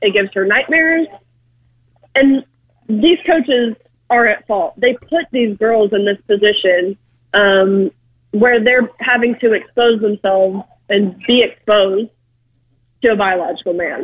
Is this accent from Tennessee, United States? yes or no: yes; Tennessee, United States; You know, I'm actually from Tennessee, and so I feel like the state was kind of my safe bubble.